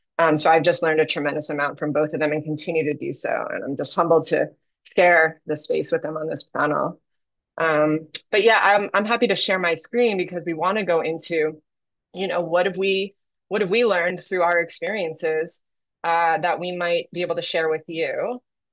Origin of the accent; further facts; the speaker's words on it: New York, United States; also born or lived in Durango, Colorado; was previously in Durango, Colorado, southwest corner of the state, pretty much the Four Corners. And I was born and raised in New York. So it's been 10 years since I've lived here.